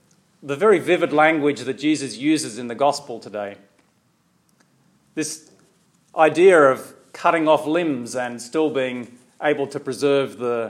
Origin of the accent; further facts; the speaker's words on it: Australia; I come from Australia, and when I was growing up in Australia, we were very much influenced by British humour.